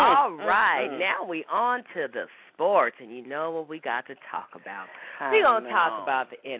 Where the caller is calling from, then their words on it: Seattle, Washington, United States; which we are calling from Seattle, Washington